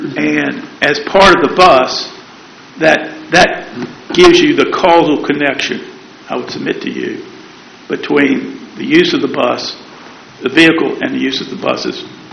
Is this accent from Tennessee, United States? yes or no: no; Roanoke, Virginia, United States; May it please the court … I'm from Roanoke, Virginia.